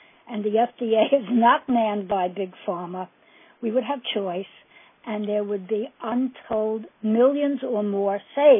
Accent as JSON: {"language": "English", "region": "New York", "country": "United States", "lives_now": "Boston, United States", "said": "I'm a New Yorker, but I've been here 10 years."}